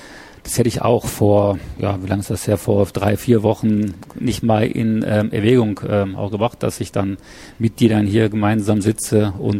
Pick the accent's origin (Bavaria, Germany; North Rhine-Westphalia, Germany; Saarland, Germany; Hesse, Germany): North Rhine-Westphalia, Germany; Mülheim an der Ruhr; also born or lived in Bremen; bin aufgewachsen in Mülheim an der Ruhr, im Ruhrgebiet, habe dort 30 Jahre lang auch gelebt.